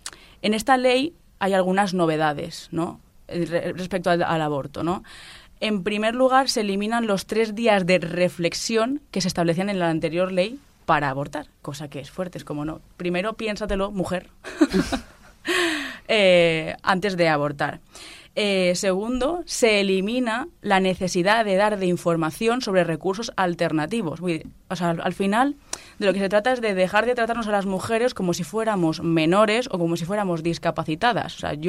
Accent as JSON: {"language": "Spanish", "town": "Alicante", "region": "Valencian Community", "country": "Spain", "said": "Si yo, que soy de Alicante, quiero abortar"}